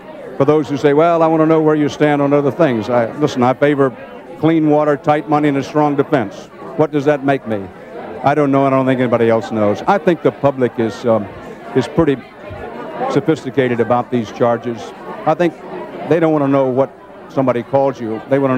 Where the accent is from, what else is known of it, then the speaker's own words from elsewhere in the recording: United States; You know, I'm an American. I love my country.